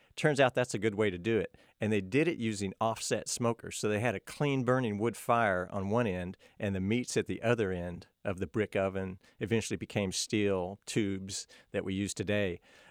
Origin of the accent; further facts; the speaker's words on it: Dallas, Texas, United States; Yes. I grew up in Dallas.